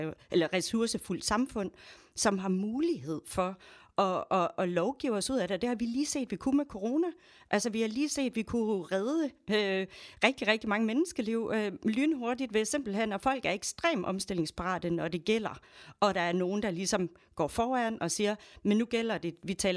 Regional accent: Askov, Region of Southern Denmark, Denmark; Hvor jeg var nok den eneste miljøaktivist i landsbyen i Askov, hvor jeg kommer fra.

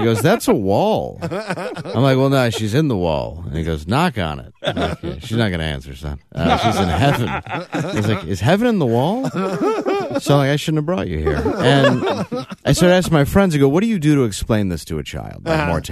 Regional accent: Detroit, Michigan, United States; now in Harlem, United States; Yes, I grew up in Detroit, and now I live in Harlem. It's a very lateral move.

